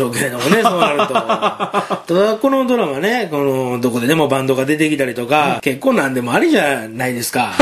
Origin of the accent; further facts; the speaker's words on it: Kansai, Japan; 僕ら関西人にも京都馴染みあるんで楽しみですね。